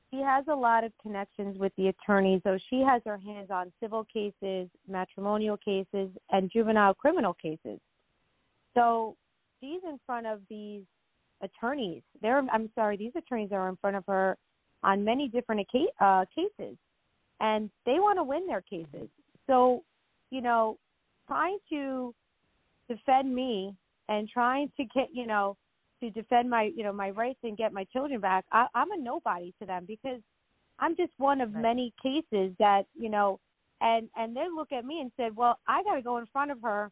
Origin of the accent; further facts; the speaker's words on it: Rockland, New York, United States; It did. I grew up in Rockland.